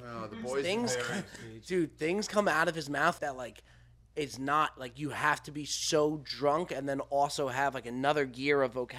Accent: New Jersey, United States; Like, for me, having all my high school friends growing up in Jersey

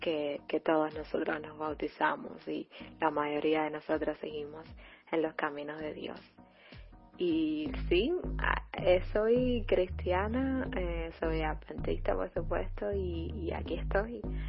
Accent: Santa Clara, Villa Clara, Cuba; Soy originalmente de Santa Clara y estoy muy feliz de ser adventista el séptimo día

